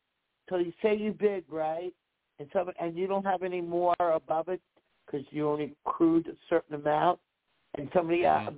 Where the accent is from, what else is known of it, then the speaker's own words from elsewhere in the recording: New York, United States; Because we're from New York